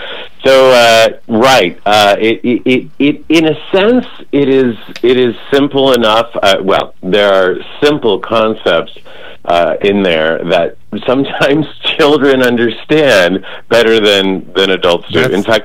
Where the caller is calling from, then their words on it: Los Angeles, California, United States; Los Angeles.